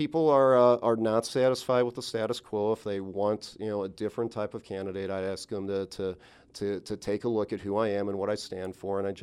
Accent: Waterloo, Illinois, United States; I'm from Waterloo, which is a small town about 30 minutes from St. Louis, Missouri.

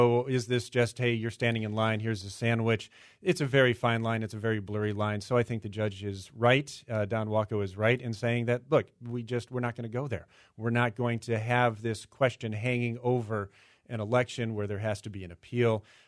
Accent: Chicago, Illinois, United States; I grew up in Chicago where alcohol flowed freely after elections when I was a young child.

